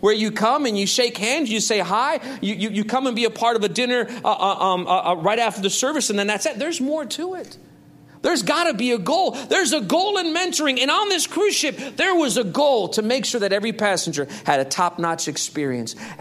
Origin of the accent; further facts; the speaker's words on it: Chicago, Illinois, United States; I was praying for God to send us back to Chicago, back to my hometown, back where my family was, because I missed my family.